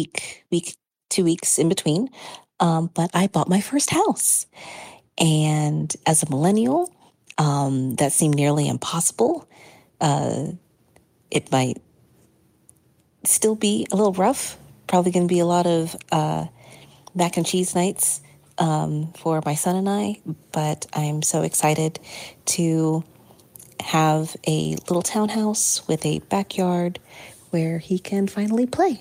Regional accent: Savannah, Georgia, United States; I'm from Savannah, Georgia.

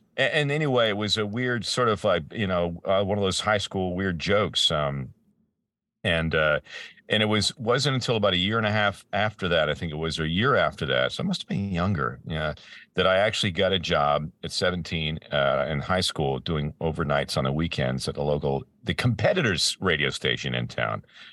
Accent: Peterborough, Ontario, Canada; now in Ventura County, United States; There was a big station in town in my hometown. You know, in the scheme of things, they were big when I was growing up there. And it was a place called Peterborough, Ontario, in Canada.

